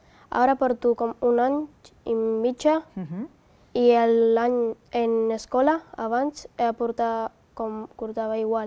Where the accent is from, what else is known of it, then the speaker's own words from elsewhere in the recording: India; Catalan is a second language; now in Spain; De l'Índia.